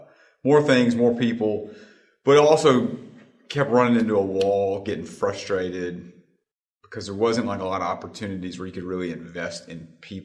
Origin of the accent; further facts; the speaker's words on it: Jackson, Tennessee, United States; now in Birmingham, United States; Yeah, so I grew up in Jackson, Tennessee.